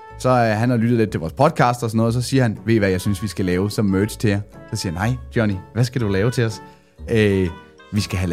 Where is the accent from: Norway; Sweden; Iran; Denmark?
Denmark; Aabenraa, Region of Southern Denmark; born there; Men jeg er ikke født i Røde Kro, jeg er født i Åbenrå